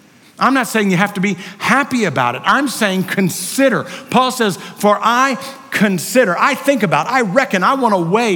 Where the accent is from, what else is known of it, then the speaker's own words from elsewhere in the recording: Waco, Texas, United States; also born or lived in Dallas; I grew up in Waco, Texas, and then we moved to Dallas when I was in high school.